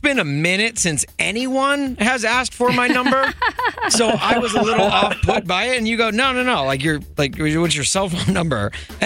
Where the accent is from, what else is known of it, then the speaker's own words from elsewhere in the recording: Brentwood, Tennessee, United States; A Brentwood boy, which I love. That's my hometown.